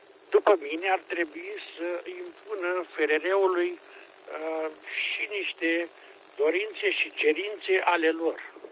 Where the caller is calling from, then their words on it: Piatra Neamț, Neamț County, Romania; de la Piatra Neamț, aștept de 3 ore să intru în legătură cu voi.